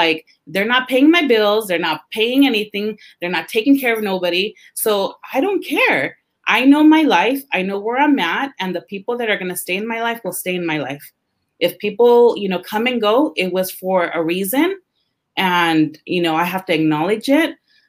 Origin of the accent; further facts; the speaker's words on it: San Jose, California, United States; because I really represent San Jose. I really represent the East Side. Like I grew up on King and Alum Rock. My pictures are at the Mexican Heritage Plaza.